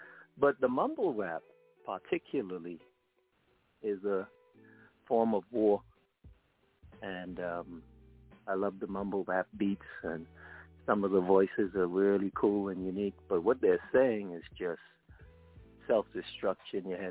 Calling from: East Coast, United States; Yeah, I'm on the East Coast.

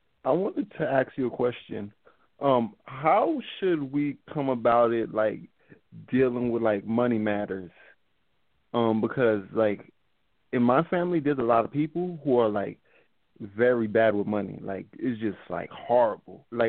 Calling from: Brooklyn, New York, United States; Hey, Jason … from Brooklyn.

